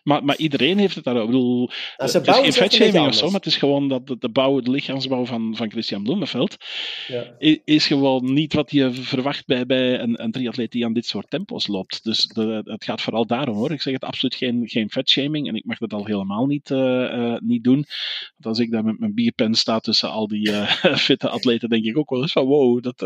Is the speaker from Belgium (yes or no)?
yes; Belgium; Ik ben Belg.